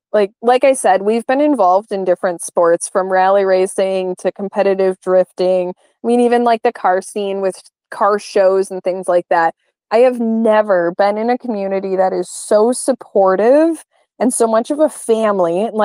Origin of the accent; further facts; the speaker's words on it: Chicago, Illinois, United States; I came from Chicago area and I grew up more with like muscle cars.